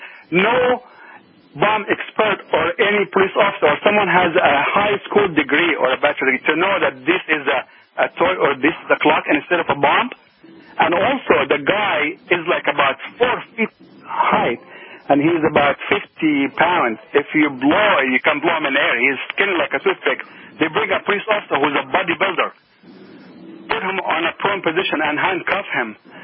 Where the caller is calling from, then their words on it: New Jersey, United States; I'm calling from New Jersey State.